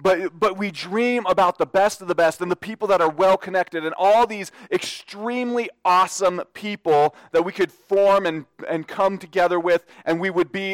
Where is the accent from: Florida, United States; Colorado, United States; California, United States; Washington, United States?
Colorado, United States; Denver; I grew up in Denver, of course.